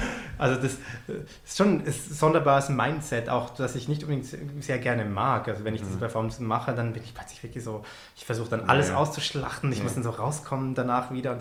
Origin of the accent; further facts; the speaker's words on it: Switzerland; ich als Schweizer